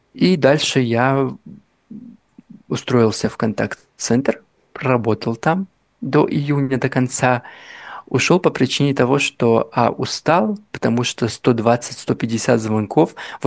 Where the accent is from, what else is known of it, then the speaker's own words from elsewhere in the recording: North Ossetia–Alania, Russia; now in Vladimir, Russia; я ж приехал из Северной Осетии во Владимир, да, то есть здесь у меня никого.